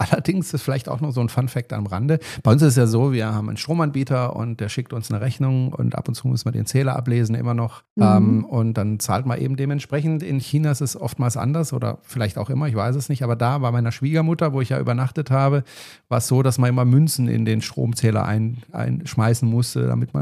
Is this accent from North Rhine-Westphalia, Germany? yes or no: no; Freiburg, Baden-Württemberg, Germany; born there; Also in Freiburg zum Beispiel, in meiner Geburtsstadt, weiß ich, da gibt es inzwischen Elektrobusse, Straßenbahnen sowieso.